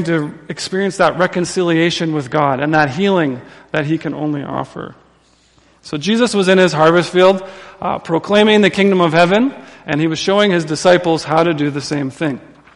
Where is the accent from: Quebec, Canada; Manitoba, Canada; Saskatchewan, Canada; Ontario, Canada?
Saskatchewan, Canada; I'm from Saskatchewan.